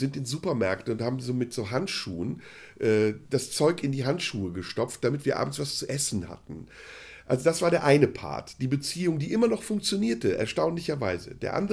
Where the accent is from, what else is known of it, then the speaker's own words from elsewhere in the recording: Turkey; weil zwischen Deutschland und Holland der Grenzübertritt einfacher war als Türke. Denn als Türke brauchte ich ein Visum.